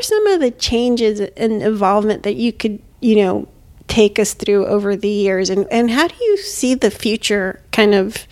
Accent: Hialeah, Florida, United States; I was raised in Florida in Hialeah.

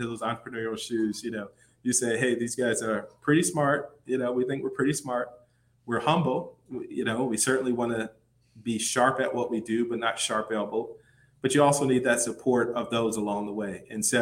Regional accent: Michigan, United States; I'm from the Midwest, I'm from Michigan.

